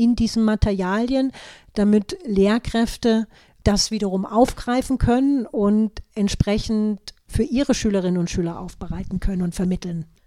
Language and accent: German; Dresden, Saxony, Germany; Man muss ja vielleicht dazu sagen, dass ich aus der ehemaligen DDR komme. Ich wurde in Dresden geboren und meine Familie ist auch gemischt. Also der eine Teil ist jüdisch, der andere ist nicht jüdisch